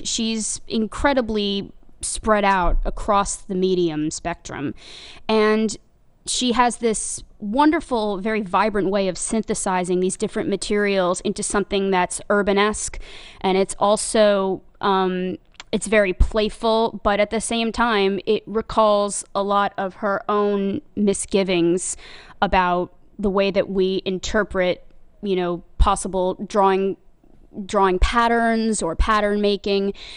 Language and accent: English; Florida, United States; since I'm originally from South Florida.